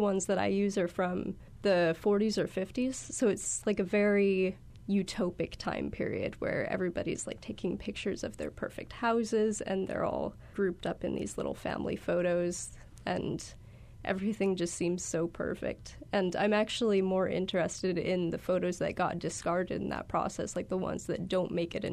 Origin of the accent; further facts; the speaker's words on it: Hawaii, United States; I think it came from having so much distance from my extended family and growing up on Maui and just seeing like how connected the rest of my family in Wisconsin and New York are with each other.